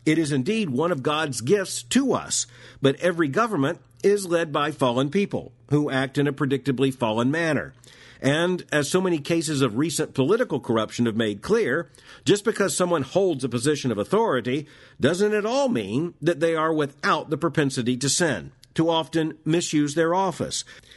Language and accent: English; Florida, United States; Growing up in Florida, I knew that there were those in the capital of Tallahassee.